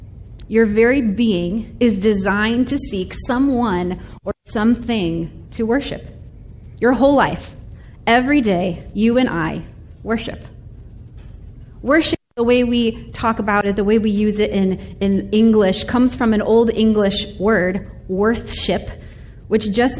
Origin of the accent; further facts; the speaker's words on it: Chicago, Illinois, United States; I grew up in Chicago when the Bulls were winning championship after championship, and all of our eyes were constantly glued to the television